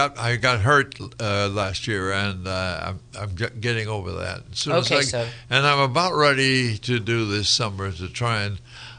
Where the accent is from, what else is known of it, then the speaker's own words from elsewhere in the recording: San Francisco, California, United States; Born and raised in San Francisco with two brothers.